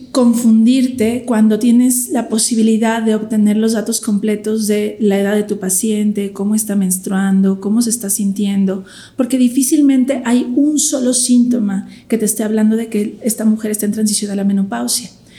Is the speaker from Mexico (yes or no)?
yes; Mexico; ya como población mexicana podemos esperar el cese de la menopausia